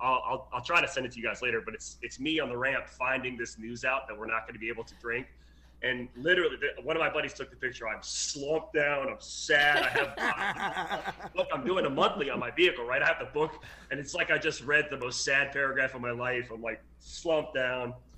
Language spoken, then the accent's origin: English; Leesburg, United States; I'm from Leesburg. We moved. We actually moved like an hour outside of Leesburg. We bought a house, so, but other than that, I grew up there, so.